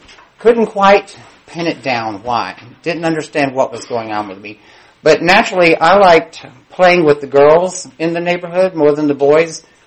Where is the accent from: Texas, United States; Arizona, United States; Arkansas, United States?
Texas, United States; Cibolo; I'm from San Antonio, Texas. That's where I hail from. And I grew up in a little small mobile home community on the suburbs of San Antonio, Texas, very small town called Cibolo, population of about 400.